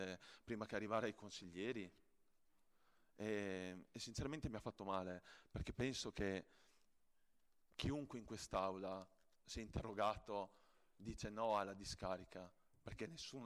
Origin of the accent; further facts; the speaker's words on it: Chizzola, Trentino-Alto Adige, Italy; now in Ala, Italy; Io, anche se ora vivo ad Ala, sono di Chizzola e sono cresciuto negli anni importanti delle distillerie Cipriani.